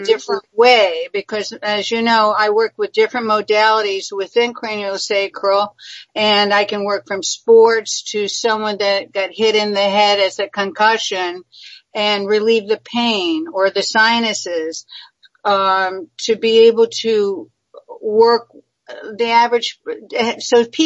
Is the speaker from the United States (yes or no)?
yes; Miami, Florida, United States; I'm from Miami.